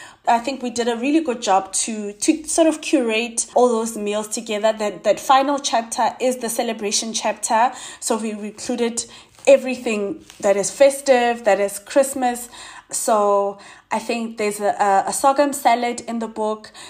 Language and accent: English; South Africa; there's still so much work to do to get us to a place where we just as seen as and as celebrated South African food, our food is as celebrated as the pastas and the American burgers of the world.